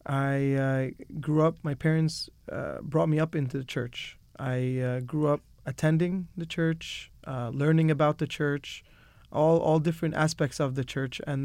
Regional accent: Staten Island, New York, United States; now in Los Angeles, United States; So I was born and raised in New York, Staten Island, New York.

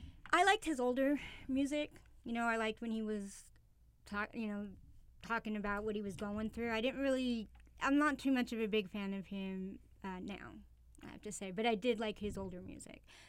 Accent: San Jose, California, United States; Well, I know Sway from the KML days, from the Wake Up Show, because I'm from San Jose, you know, and they were doing the show in, you know, San Francisco.

